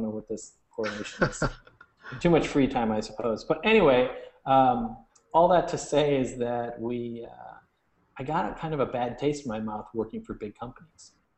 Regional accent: Wisconsin, United States; also born or lived in Houston, United States; I was raised in central Wisconsin. I was born in Houston, Texas.

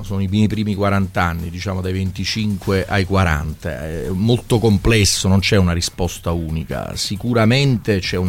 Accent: Naples, Campania, Italy; un po' perché sono napoletano e non faccio mai

